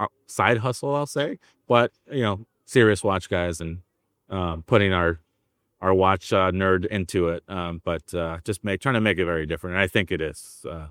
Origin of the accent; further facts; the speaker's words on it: Chicago, Illinois, United States; also born or lived in Southern California; I was born in Southern California, moved to Illinois, the Midwest, right. When I was a teenager.